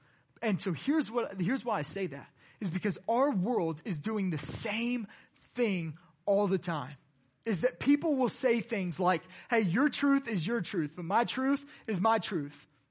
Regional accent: Houston, Texas, United States; born there; The lie is I was born in Austin. I was actually born in Houston.

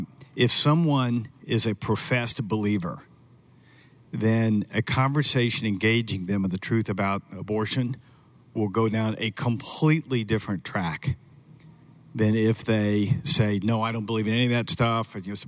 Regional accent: Atlanta, Georgia, United States; And I was born in South Georgia and raised in Atlanta.

